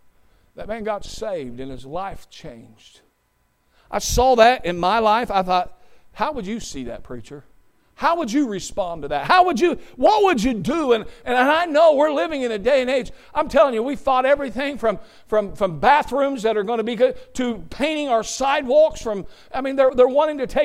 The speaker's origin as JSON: {"language": "English", "region": "Ohio", "country": "United States", "tie": "born or raised there", "said": "I'm from Ohio. And from Ohio, I was raised, you know, on the country, in the farm."}